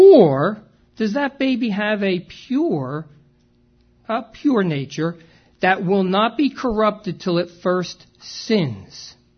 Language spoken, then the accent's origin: English; New Jersey, United States; Now, look, I'm from North Jersey.